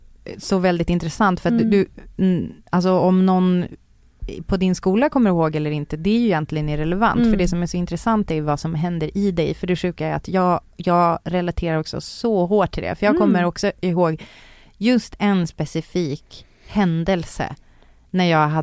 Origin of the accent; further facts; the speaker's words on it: Umeå, Västerbotten County, Sweden; Så här, jag växte upp i Umeå.